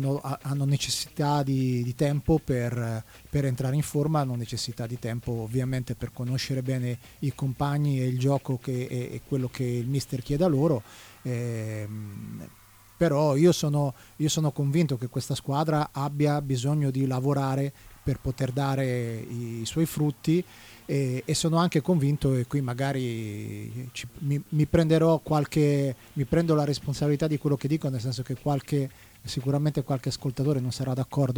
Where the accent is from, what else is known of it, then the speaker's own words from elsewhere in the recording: Ferrara, Emilia-Romagna, Italy; visto che sono originario di Ferrara